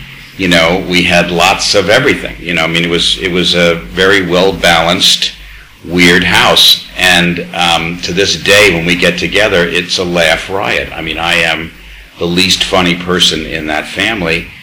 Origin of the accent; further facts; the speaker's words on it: Brooklyn, New York, United States; now in London, United Kingdom; But I'm a New Yorker right down to the core, and oddly enough, being here for 29 years, I also feel like I'm a Londoner, which is kind of strange when you hear me talk. But that's how it feels on the inside. Anyway, we grew up, I was born in Brooklyn.